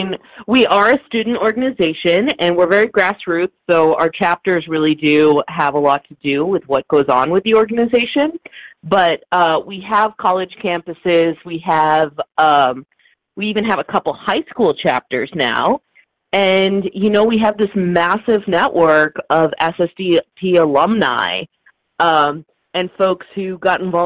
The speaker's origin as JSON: {"language": "English", "town": "Dallas", "region": "Texas", "country": "United States", "tie": "born or raised there", "said": "And, you know, I grew up in Dallas, Texas, and when I was there, I joined the DFW Normal chapter"}